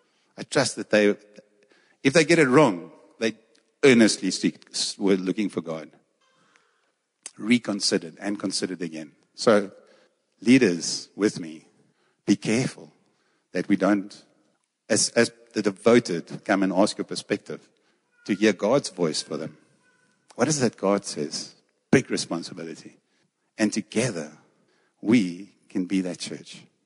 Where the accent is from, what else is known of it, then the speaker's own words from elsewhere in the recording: South Africa; There's some stuff that we do because we're from South Africa, yes?